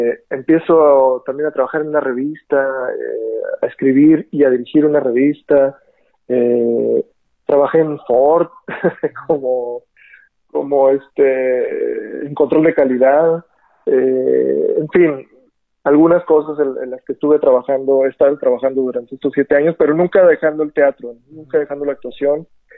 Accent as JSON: {"language": "Spanish", "town": "Hermosillo", "region": "Sonora", "country": "Mexico", "tie": "born or raised there", "said": "nací acá en Hermosillo, Sonora, hace 38 años, y bueno, ya casi 39 años. Estudié aquí primaria, secundaria, preparatoria, universidad"}